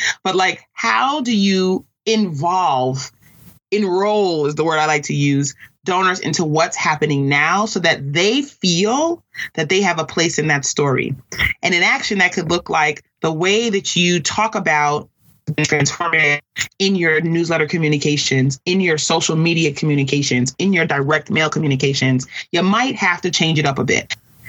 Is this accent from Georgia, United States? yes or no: no; New York City, New York, United States; I grew up in New York City, in Queens, as it were, okay?